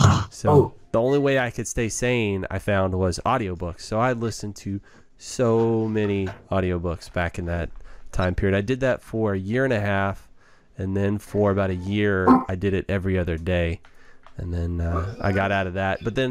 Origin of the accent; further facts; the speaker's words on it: Hewitt, Texas, United States; now in College Station, United States; So I grew up in Waco. I actually grew up in Hewitt, just south of Waco.